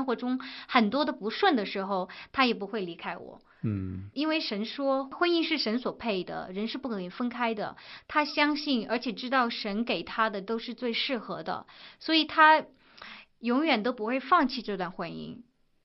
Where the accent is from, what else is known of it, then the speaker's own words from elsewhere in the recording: China; now in United States; 我们刚从中国搬到美国来的时候